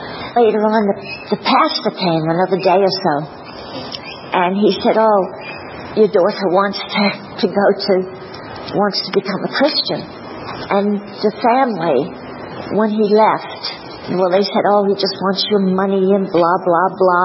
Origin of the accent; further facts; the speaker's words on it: United States; After a while, you hear I'm from the United States. I was born and raised as a young adult.